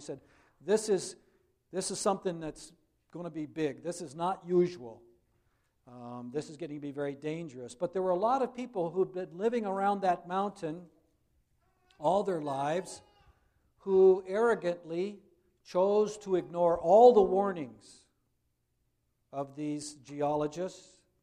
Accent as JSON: {"language": "English", "town": "Portland", "region": "Oregon", "country": "United States", "tie": "born or raised there", "said": "My hometown, many of you know, is Portland, Oregon."}